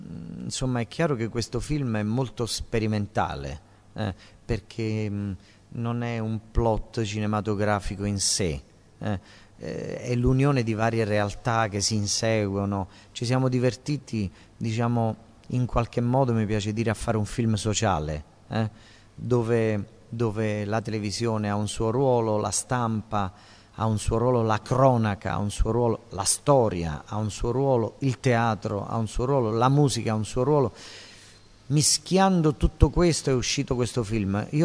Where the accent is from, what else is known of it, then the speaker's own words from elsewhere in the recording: Apulia, Italy; Il diritto di poggiare i piedi sul suolo della mia terra non dovrebbe essere negato a nessuno. E in Capitanata